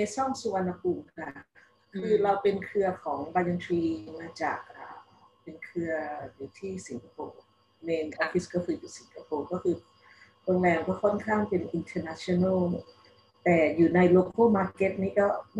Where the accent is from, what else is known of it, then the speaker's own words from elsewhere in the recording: Luang Prabang, Luang Prabang Province, Laos; เราทั้งสองคนมาจากหลวงพระบางมั้งหรือไม่รู้ว่าจากที่ไหนบ้าง